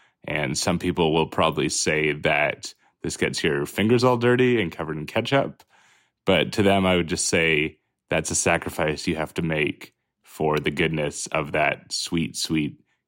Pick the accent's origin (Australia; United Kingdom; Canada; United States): Canada; London, Ontario; I'm from London, Ontario, Canada.